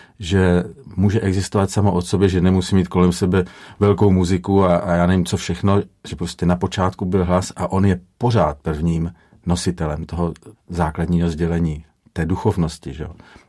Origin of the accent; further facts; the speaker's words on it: Moravia, Czechia; protože jsme z Moravy, že, a já jsem moravský patriot